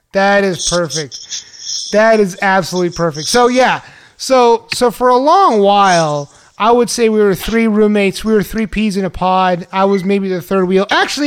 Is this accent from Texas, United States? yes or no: yes; San Antonio, Texas, United States; So we're all from San Antonio. We all lived in San Antonio at one point in our time.